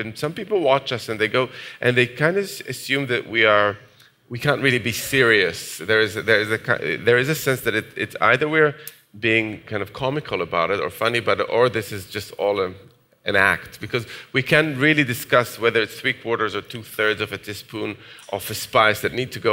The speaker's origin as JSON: {"language": "English", "town": "Jerusalem", "region": "Jerusalem District", "country": "Israel", "tie": "born or raised there"}